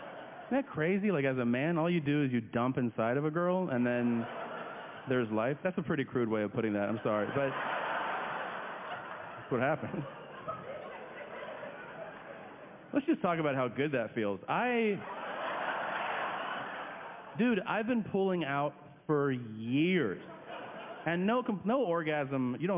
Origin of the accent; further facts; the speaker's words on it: California, United States; I was like, I'm from Southern California.